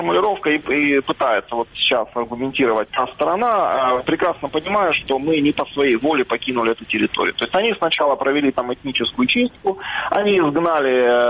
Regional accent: Donetsk, Donetsk Oblast, Ukraine; moved away as an adult; как гражданина и как переселенца, как уроженца Донецка.

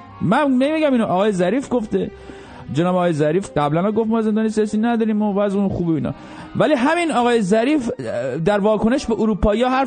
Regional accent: Iran; تا اونجا که من خودم یه ایرانی هستم و کلی ایرانی میشناسم

